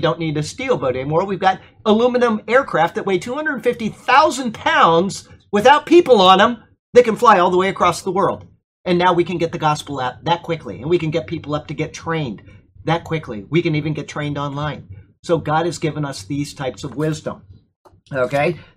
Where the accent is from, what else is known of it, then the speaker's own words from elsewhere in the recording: Siesta Key, Florida, United States; I think of growing up in Florida out on Siesta Key where there were, what, a couple people out there.